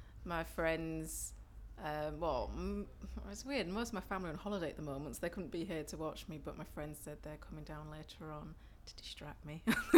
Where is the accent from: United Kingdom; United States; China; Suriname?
United Kingdom; Leeds, Yorkshire and the Humber; moved away as an adult; now in London, United Kingdom; Okay, so originally I'm from Leeds. I've only just been in London for 3 months now, 4 months.